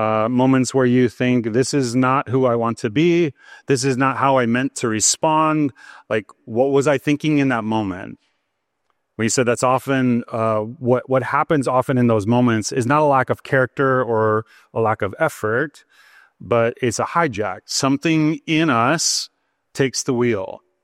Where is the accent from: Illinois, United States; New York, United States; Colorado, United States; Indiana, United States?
Illinois, United States; Chicago; I grew up in Chicago, so I'm a Bears fan.